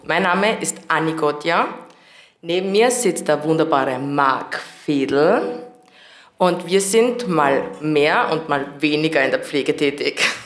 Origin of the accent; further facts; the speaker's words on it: Styria, Austria; accent: Styrian; Wir sind aus der Steiermark, aus Österreich. Wenn wir uns besonders wohlfühlen, sprechen wir Fraliwo in unserem typischen Dialekt.